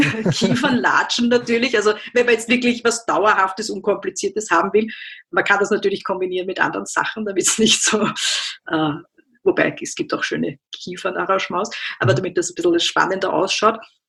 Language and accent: German; Vienna, Austria; Also weil das ja bei uns in Österreich oder im Wiener Raum auch ein Thema ist, dass die den Winter gut überstehen müssen, die Pflanzen.